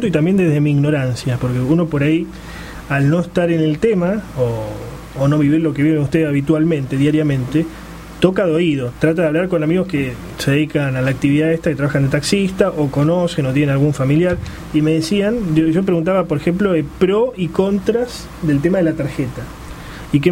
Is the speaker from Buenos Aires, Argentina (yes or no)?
no; Rosario, Santa Fe, Argentina; Que somos los rosarinos.